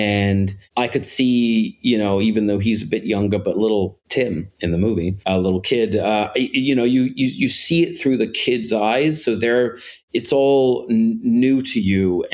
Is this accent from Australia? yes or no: no; Denmark; I grew up in Denmark, and, I just have a distinct memory. I was 13 years old, when this movie came out